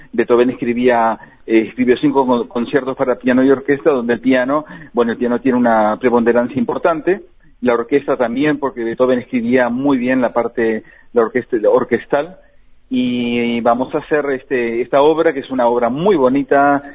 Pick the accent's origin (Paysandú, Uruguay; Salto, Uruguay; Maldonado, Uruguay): Salto, Uruguay; born there; Estoy muy contento porque realmente estoy enseñando, controlando, impartiendo mis conocimientos en donde yo nací, ¿no? Y en Salto fue por concurso.